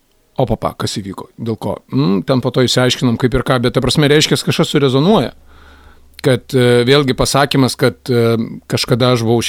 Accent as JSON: {"language": "Lithuanian", "town": "Alytus", "region": "Alytus County", "country": "Lithuania", "said": "vat būtent aš pats alytiškis, ane, sėdėjau parke"}